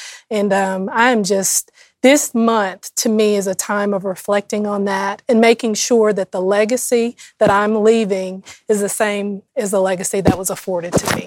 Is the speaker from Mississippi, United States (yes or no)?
yes; Mississippi, United States; So I'm from Mississippi.